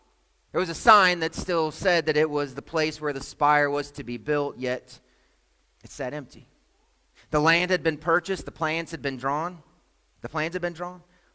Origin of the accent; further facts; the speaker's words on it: Chicago, Illinois, United States; I'm from Chicago, and one of my favorite places in the world to walk is Michigan Avenue in downtown Chicago.